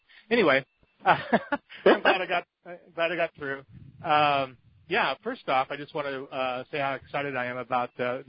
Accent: Texas, United States; I grew up in the Rio Grande Valley, about 100 miles south of Corpus Christi.

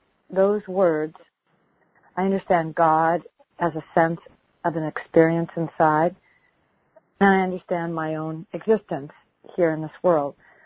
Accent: Los Angeles, California, United States; I'm from Los Angeles.

